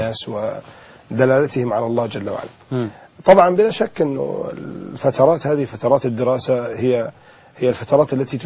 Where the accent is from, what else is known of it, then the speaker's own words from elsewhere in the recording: Alexandria, Alexandria Governorate, Egypt; born there; أنا من مواليد الأسكندرية، أطرق باب الأربعين هذه السنة